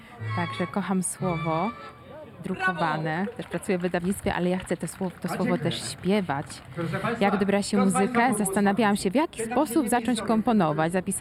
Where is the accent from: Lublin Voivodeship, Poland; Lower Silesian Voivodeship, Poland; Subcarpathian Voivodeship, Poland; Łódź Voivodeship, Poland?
Subcarpathian Voivodeship, Poland; Żarnowiec; bo ja pochodzę z Żarnowca nieopodal Krosna